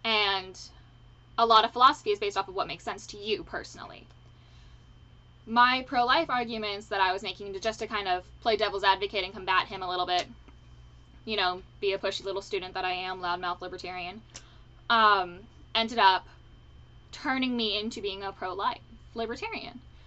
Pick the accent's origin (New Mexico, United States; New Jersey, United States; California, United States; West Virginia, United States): New Jersey, United States; moved away as an adult; now in Texas, United States; So I was born and raised in New Jersey, for those of you who don't know.